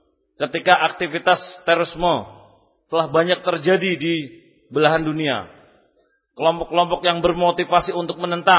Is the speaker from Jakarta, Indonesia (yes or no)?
no; Bali, Indonesia; saya dari Bali, tapi saya agama Islam.